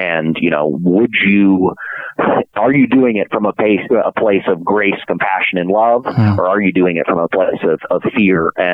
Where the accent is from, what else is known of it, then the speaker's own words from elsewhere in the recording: Lubbock, Texas, United States; I grew up in Lubbock, Texas, which is the kind of sort of Christian conservative I think you were describing.